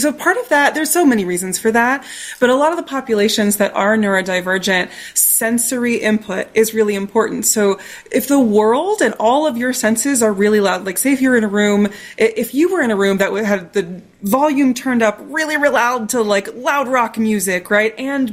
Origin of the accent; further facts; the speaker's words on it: Indiana, United States; I mean, I'm from the Midwest. I grew up in Indiana, and you don't, you know, turn down guests in your home, and you don't we grew up with those Midwestern values.